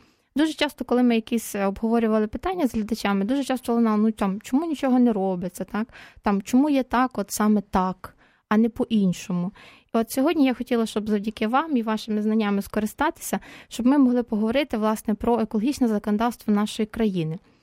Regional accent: Ternopil Oblast, Ukraine; пан Остап майже земляк мій. Я з Тернопільща, він з Бродів, так. От, і дуже нам легко спілкуватися, тому що у нас навіть українська дуже схожа, що дуже приємно і рідкісно в Києві, так.

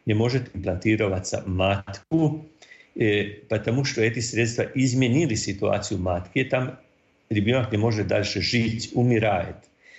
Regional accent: Croatia; Russian is a second language; я из Хорватии

